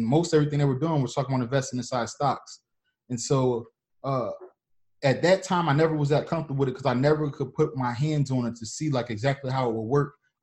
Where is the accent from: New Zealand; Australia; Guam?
Guam; born there; also born or lived in New Jersey / Virginia / Florida; We moved around a whole lot. I was born in Guam. We moved to New Jersey, from New Jersey to Virginia. Then from Virginia, we moved to Florida. Then from Florida back to New Jersey, then back to Florida.